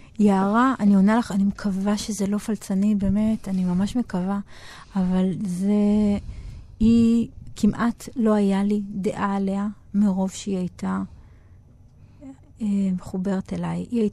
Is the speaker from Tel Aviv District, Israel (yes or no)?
no; Central District, Israel; היא לא בדיוק אני, כי אני מהמרכז.